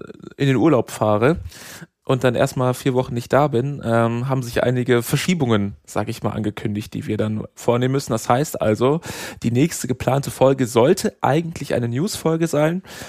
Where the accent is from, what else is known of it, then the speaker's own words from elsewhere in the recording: Solingen, North Rhine-Westphalia, Germany; Ich wohne ja gebürtig in Solingen